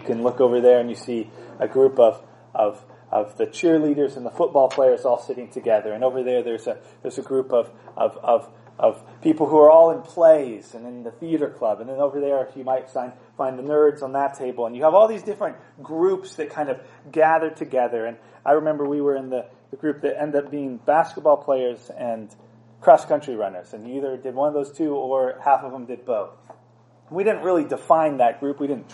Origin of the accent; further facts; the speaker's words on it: United States; In one sense, I'm an American. I was born into that group.